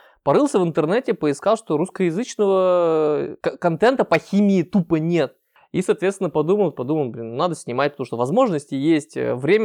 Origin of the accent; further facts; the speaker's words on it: Ural, Russia; accent: Ural; у меня мой уральский говор, который съедает все буквы, говорит очень быстро